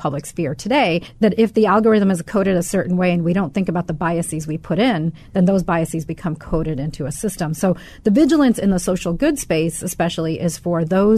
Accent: United States; So my parents are immigrants, and as we were growing up here, we've lived in dual cultures. So we're American.

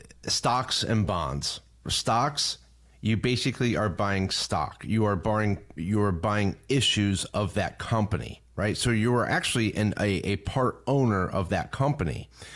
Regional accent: New York, United States; But being born and raised in upstate New York or in the Northeast, you know, it does, Memorial Day really does like kick off the summer.

